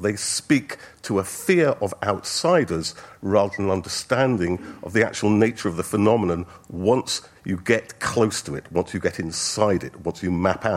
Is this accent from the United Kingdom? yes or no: yes; United Kingdom; Sometimes, and remember, we're British, they even share their sandwiches.